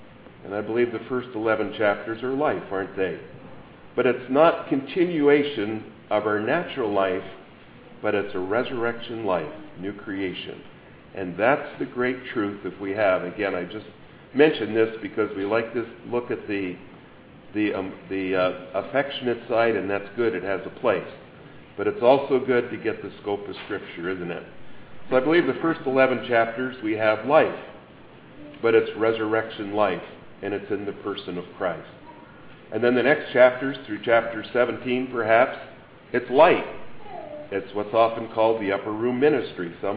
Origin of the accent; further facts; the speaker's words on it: Columbus, Ohio, United States; I remember where I grew up in Columbus